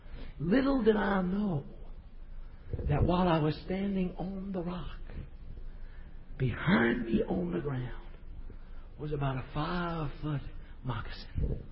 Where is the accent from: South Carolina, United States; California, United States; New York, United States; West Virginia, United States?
New York, United States; I'm from New York. I'm not Daniel Boone's mother. I'm from New York.